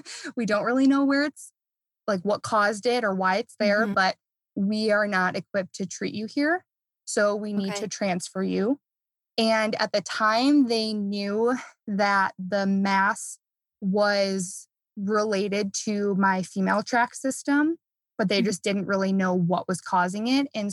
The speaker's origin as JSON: {"language": "English", "region": "Midwest", "country": "United States", "tie": "born or raised there", "said": "I grew up in the Midwest. So we were coming down from Chicago."}